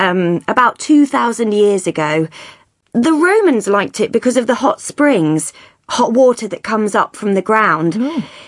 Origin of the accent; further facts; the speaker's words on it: Bath, South West England, United Kingdom; I was born in Bath and I don't know. I've never wanted to live anywhere else.